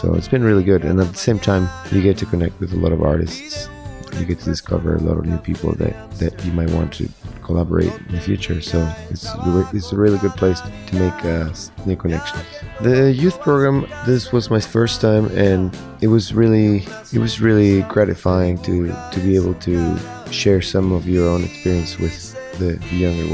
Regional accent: Mexico; now in Toronto, Canada; I'm an artist based in Toronto, but I came from Mexico about 7 years ago.

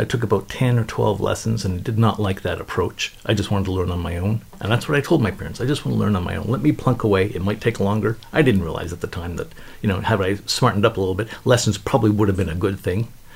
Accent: Glace Bay, Nova Scotia, Canada; born there; I was born in Cape Breton in Glace Bay

